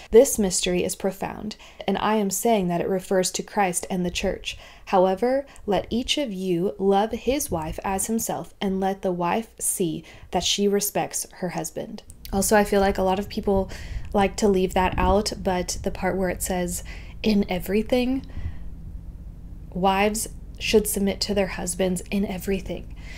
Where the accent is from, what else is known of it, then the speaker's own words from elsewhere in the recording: United States; He's from South Africa, I'm from America.